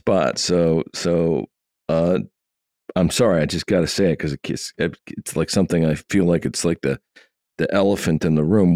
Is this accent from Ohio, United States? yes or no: no; Oshkosh, Wisconsin, United States; I grew up in Oshkosh, Wisconsin. And my dad was a big pheasant hunter.